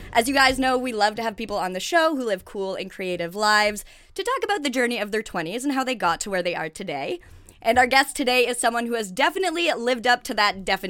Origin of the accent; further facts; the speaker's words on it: Orangeville, Ontario, Canada; which is super cool because we're from Orangeville